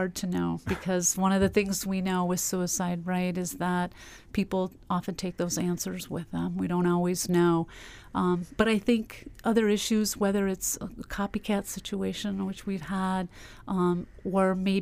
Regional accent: Nome, Alaska, United States; I myself grew up, was born and raised in Nome.

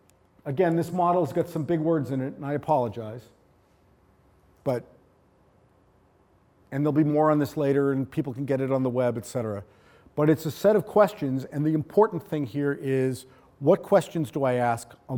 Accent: New England, United States; I prefer to call it synecdoche, but that's just because I'm from New England and I can't pronounce things.

